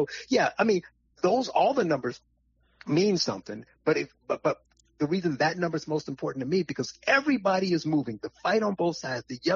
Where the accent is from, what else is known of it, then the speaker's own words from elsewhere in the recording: Gary, Indiana, United States; I grew up in Gary and I was poor.